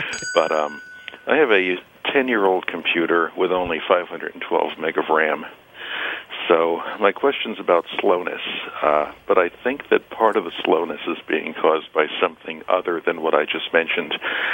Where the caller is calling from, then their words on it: Pottstown, Pennsylvania, United States; Pottstown, Pennsylvania.